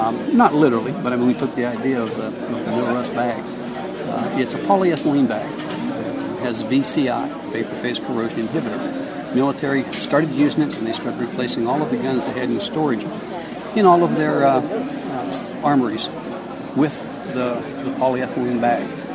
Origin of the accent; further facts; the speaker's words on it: Pennsylvania, United States; now in Frisco, United States; But, I grew up in Pennsylvania a long time ago. Been around guns all my life. Actually got to Texas because of Fort Hood.